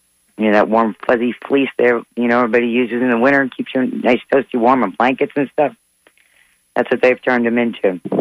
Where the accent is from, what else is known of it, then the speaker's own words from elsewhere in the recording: New York, United States; now in Bradenton, United States; I'm from New York. We recycled aluminum and glass and plastic up there. Down here, I was pretty shocked that Florida didn't do much of that.